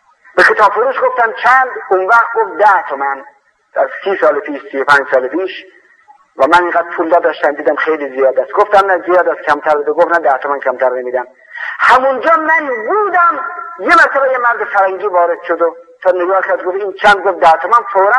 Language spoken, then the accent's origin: Persian; Khorasan, Iran; من خودم که اهل خراسان هستم و اهل اون منطقه هستم